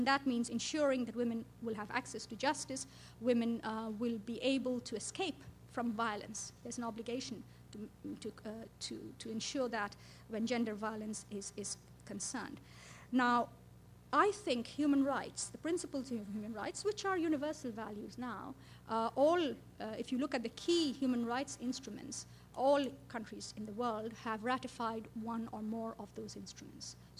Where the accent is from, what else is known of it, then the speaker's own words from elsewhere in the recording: Bangladesh; I'm a woman, I'm an Asian, I'm from Bangladesh.